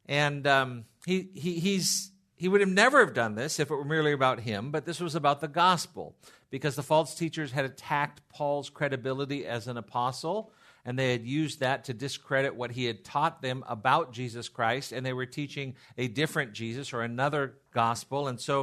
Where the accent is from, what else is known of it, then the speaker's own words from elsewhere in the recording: Seal Beach, California, United States; because I grew up in Orange County, and in the middle of the town that I grew up in Seal Beach, there's a street called Electric Avenue